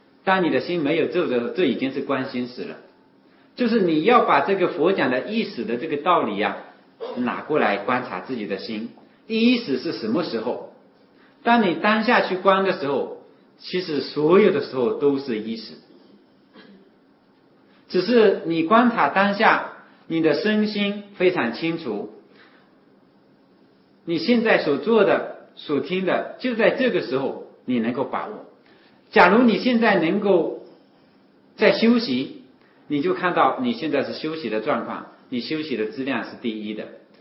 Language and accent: Chinese; China; 我们中国人也喜欢讲意识，叫此意识彼意识。